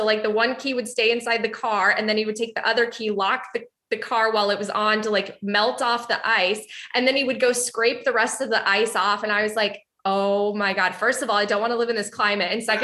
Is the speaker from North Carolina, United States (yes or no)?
no; Illinois, United States; So growing up outside Chicago, again, I had a really, really great lifestyle, even though my family did not have the means that some of my friends and peers did.